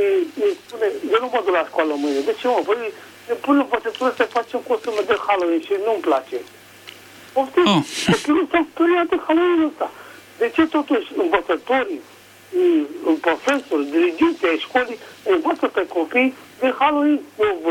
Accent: Dâmbovița, Romania; Sunt de București, sunt … de la Cojavca, Dâmbovița.

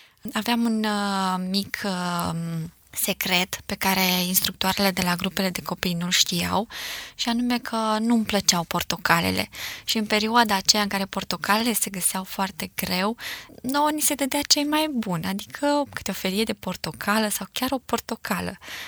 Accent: Bacău County, Romania; born there; M-am născut nu departe de Bacău, la vreo 60 de kilometri, într-o familie care se declară creștină în sensul în care toată lumea din România se declară creștin ortodox.

